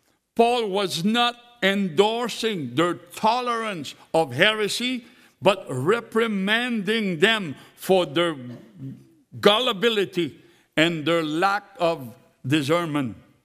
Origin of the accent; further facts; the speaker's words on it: Louisiana, United States; born there; I'm an American, man. I was born in Louisiana.